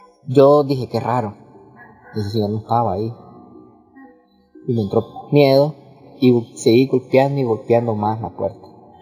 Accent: Masaya, Nicaragua; soy de Nicaragua, de la ciudad de Masaya.

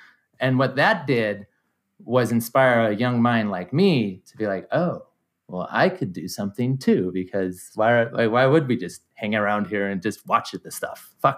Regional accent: Reno, Nevada, United States; So born and raised in Reno, Nevada, raised by a single mother in my teenage years, a single mother who was a teacher.

